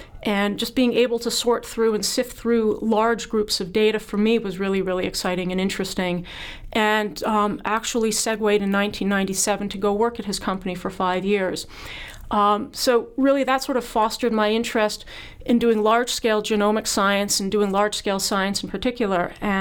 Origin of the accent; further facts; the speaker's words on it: Canada; now in United States; Being a Canadian transplant, however, I was not eligible for a lot of the available funding